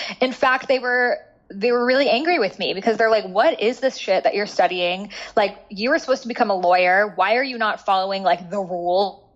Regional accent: Boston, Massachusetts, United States; My dad is like MIT nerd. Like I grew up in Boston. Like no one was doing this kind of stuff.

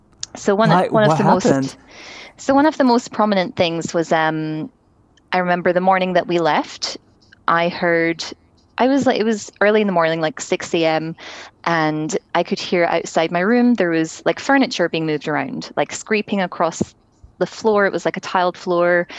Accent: Scotland, United Kingdom; I grew up in Scotland, as you may be able to tell.

